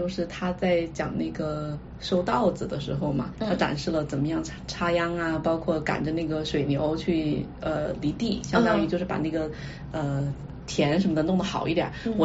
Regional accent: Guizhou, China; 我们贵州那边也是呀，我看我小时候就去我舅舅家，他就住在农村嘛

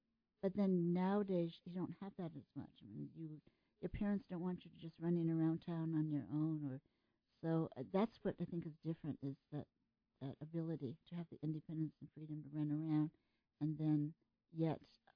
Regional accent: Tokyo, Japan; Probably growing up in Tokyo is considered a pretty safe place.

